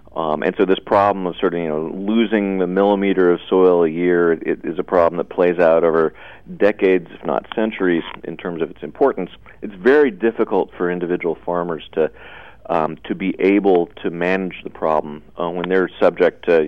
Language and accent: English; United States; But you know, speaking as an American, there's not that many environmental problems that I can claim my government has been leading on for decades.